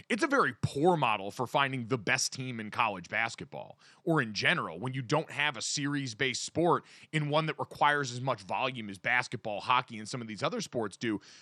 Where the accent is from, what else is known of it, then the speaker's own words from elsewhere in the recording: Connecticut, United States; Again, growing up in Connecticut, Donovan Clingan is the outlier.